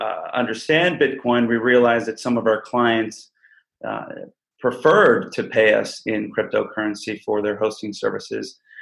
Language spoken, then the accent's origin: English; Costa Rica; I'm originally from Costa Rica.